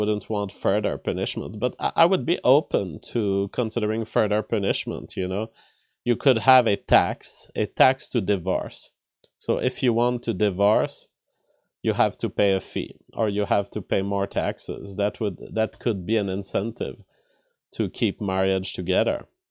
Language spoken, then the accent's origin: English; Quebec, Canada; also born or lived in Montreal; I am from Quebec originally. I lived in Quebec, Montreal during my biology studies.